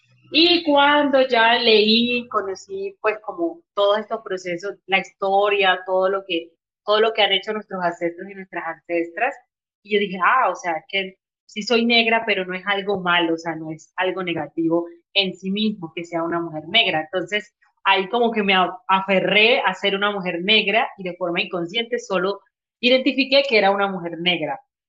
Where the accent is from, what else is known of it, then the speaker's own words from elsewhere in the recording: Sucre, Colombia; also born or lived in Caucasia; now in Medellín, Colombia; soy hija del Caribe Sabanero en la Unión Sucre y también soy de Caucasia.